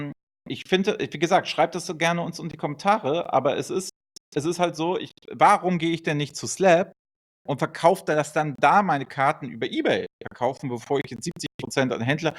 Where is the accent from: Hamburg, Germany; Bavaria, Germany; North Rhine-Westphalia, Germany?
Hamburg, Germany; die 25 Euro mir als Hamburger waren sie definitiv nicht zu viel